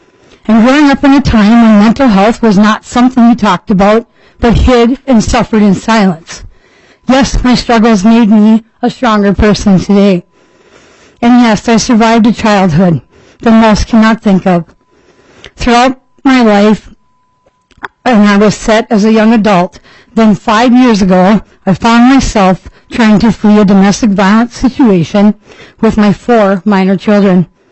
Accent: Little Falls, United States; I'm from Little Falls.

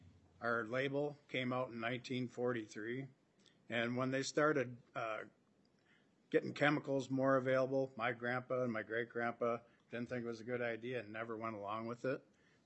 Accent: Caledonia, Minnesota, United States; I'm from Caledonia, Minnesota, Snowpack Foods.

